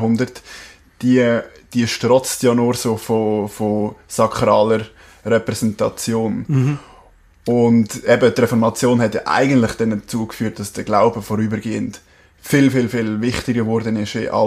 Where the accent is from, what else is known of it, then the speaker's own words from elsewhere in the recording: Erlinsbach, Switzerland; Gerade ich bin in Ernestbach aufgewachsen